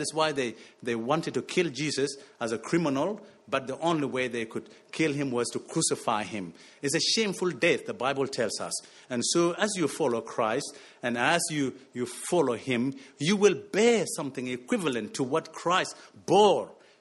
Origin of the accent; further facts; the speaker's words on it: Egypt; moved away as an adult; now in Australia; So when I was at the Monash University, Gippsland, I was coming out from Egypt, and I didn't know much about life in Australia.